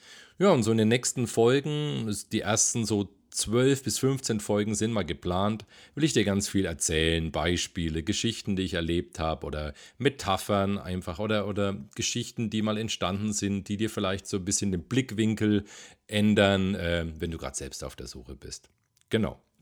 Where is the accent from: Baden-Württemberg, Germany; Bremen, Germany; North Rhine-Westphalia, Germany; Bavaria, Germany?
Bavaria, Germany; aus Bamberg. Also hörst du schon am rollenden R. Ich bin ein echt Franke, ein echter Franke, ein waschechter Oberfranke in Bayreuth leben, gerade eben.